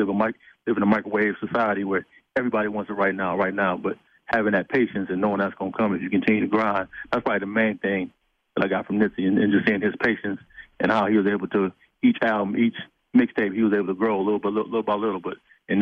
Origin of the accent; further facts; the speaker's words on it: Lansing, Michigan, United States; I was born in Detroit, but raised in Lansing. We moved here to Lansing when I was 2 years old, so I'm from Lansing.